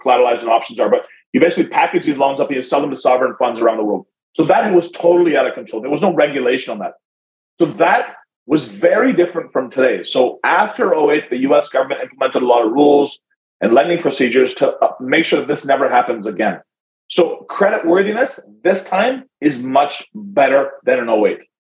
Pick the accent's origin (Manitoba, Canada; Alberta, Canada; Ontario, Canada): Ontario, Canada; Toronto; I grew up here in Toronto, Canada. My parents were immigrants. We had no money growing up.